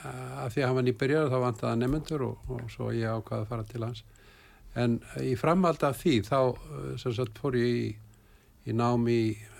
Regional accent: Reykjavík, Capital Region, Iceland; also born or lived in Akureyri; Og ég ólst upp í Reykjavík eftir það.

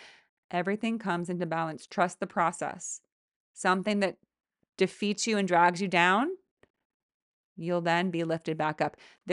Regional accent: California, United States; I'm from California. You get like these big, thick trunks, but everything in northern or in upstate New York just feels like these like skinny, tall trees.

